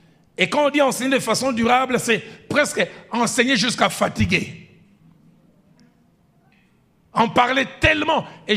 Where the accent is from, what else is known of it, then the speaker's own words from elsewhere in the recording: Kinshasa, DR Congo; comme les femmes chez nous à Kinshasa.